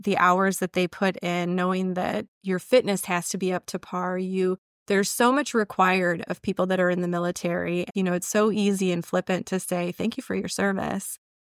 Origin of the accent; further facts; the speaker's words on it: Chicago, Illinois, United States; we're from Chicago, the Chicago area.